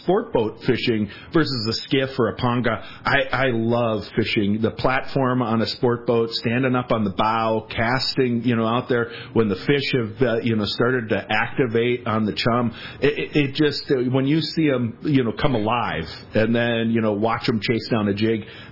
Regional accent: Bemidji, Minnesota, United States; I grew up in Bemidji, which is the first city on the Mississippi River. Lake Bemidji is, you know, we say we grew up on the lake.

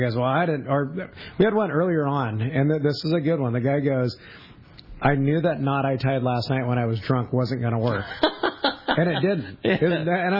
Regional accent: Fillmore, California, United States; also born or lived in Ventura; originally I grew up in Fillmore, up in Ventura County, out by Magic Mountain. Fished as a kid, moved from Fillmore to Ventura when I was like 9, and I hated it.

